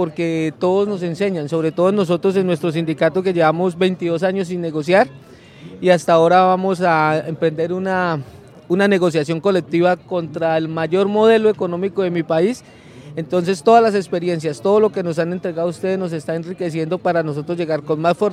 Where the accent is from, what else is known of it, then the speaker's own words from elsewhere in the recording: Colombia; a los cuatro pulpos económicos privados en mi país. Por lo tanto, en Colombia no existe banca pública.